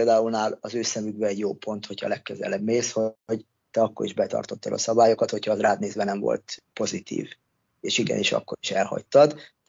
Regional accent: Hungary; én itt nőttem föl, itt szocializálódtam, még mindig rengeteg barátom van, meg ismerősöm, ugyanis én a 10 év alatt 6-szor voltam itthon Magyarországon

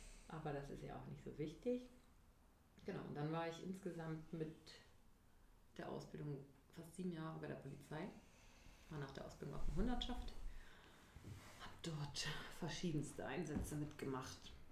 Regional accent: Brieselang, Brandenburg, Germany; also born or lived in Nuremberg; now in Berlin, Germany; Ich bin 31 Jahre und ich bin in Nürnberg geboren. Bin dann, als wir 8 waren, in die Nähe von Berlin gezogen. Traumatischerweise. nach Brieselang. Und dann... Ja, habe ich dort meine Kindheit noch und meine Jugend verbracht

